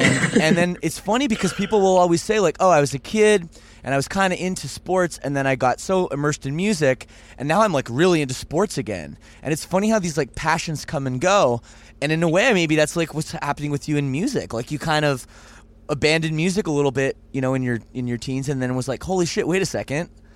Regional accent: Toronto, Ontario, Canada; I'm from Toronto.

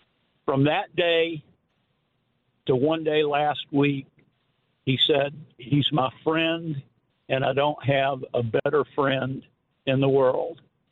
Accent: Alabama, United States; now in South Carolina, United States; I'm a transplant from Alabama. I was at Alabama 66 to 69.

